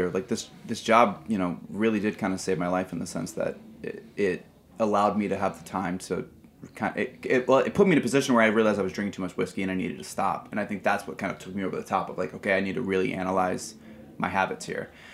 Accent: Indiana, United States; And truthfully, you know, I'm from Indiana, as we talked about.

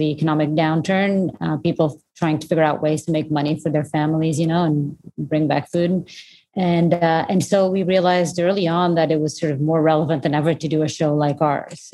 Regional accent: Portugal; English is a second language; So I was born and raised in Portugal

